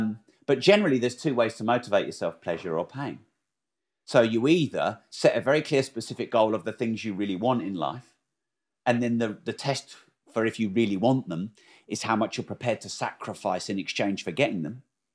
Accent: Peterborough, East of England, United Kingdom; also born or lived in Newmarket / Bury St Edmunds / Cambridge; Peterborough probably is my home, even though I wasn't born there. Because I was born in Newmarket, but didn't live there very long. And then Bury St Edmunds didn't live there very long.

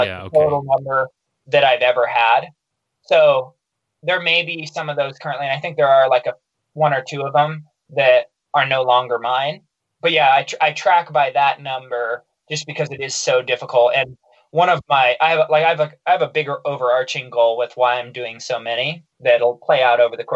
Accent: Baker City, Oregon, United States; And it's right near my hometown, Baker City. And so it sort of feels like my backyard. We used to go swim and play and boat and fish in the Snake River.

